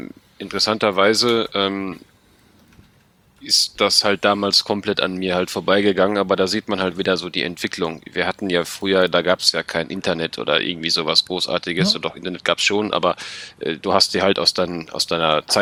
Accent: Germany; ich bin zwar Schwede, aber ich bin ja trotzdem erst in Deutschland aufgewachsen

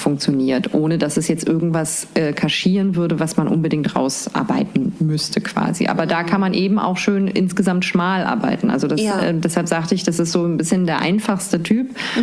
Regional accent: Hamburg, Germany; Aber sag ich als Hamburgerin auch noch, ey.

